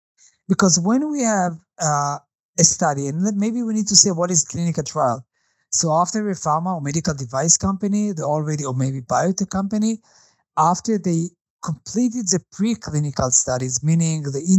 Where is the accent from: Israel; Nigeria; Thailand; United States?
Israel; English is a second language; now in Canada; So I was born in Canada. My family moved to Israel. I moved back to Canada.